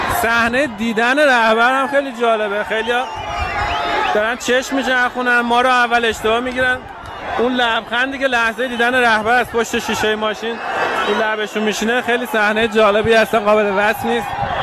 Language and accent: Persian; Tehran, Tehran Province, Iran